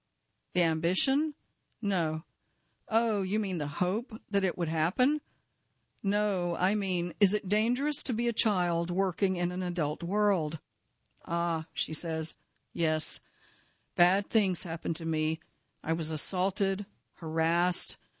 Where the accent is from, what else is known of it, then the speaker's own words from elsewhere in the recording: Nashville, Tennessee, United States; because I grew up in Nashville, too